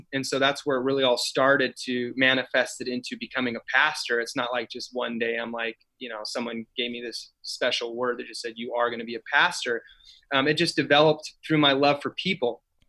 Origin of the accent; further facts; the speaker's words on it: Moses Lake, Washington, United States; Well, I'm actually originally from Moses Lake, Eastern Washington, and I had moved over to Renton at 18.